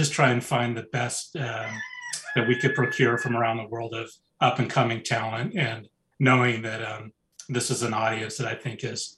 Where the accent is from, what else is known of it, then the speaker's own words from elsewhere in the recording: Olympia, Washington, United States; I grew up mostly in Olympia, and it really just stuck with me.